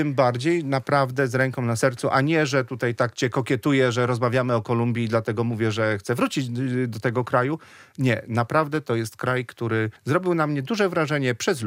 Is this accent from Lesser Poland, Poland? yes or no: yes; Kraków, Lesser Poland, Poland; Ja jestem z Krakowa, więc oszczędność mam, że tak powiem, we krwi.